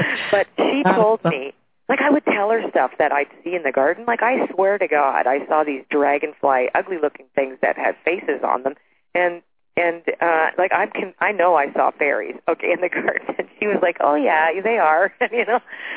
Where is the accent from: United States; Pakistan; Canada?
Canada; Toronto, Ontario; born there; I was born in Toronto. There was no war there.